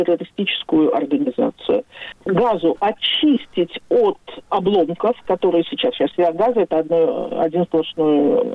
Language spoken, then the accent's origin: Russian; Baku, Azerbaijan; now in Israel; Я из Баку, да, я из Баку.